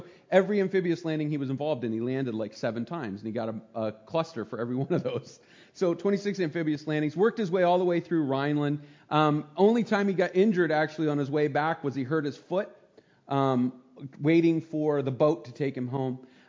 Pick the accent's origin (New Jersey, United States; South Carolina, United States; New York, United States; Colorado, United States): New Jersey, United States; Now, I grew up in New Jersey. My family's from Pennsylvania, eastern Pennsylvania.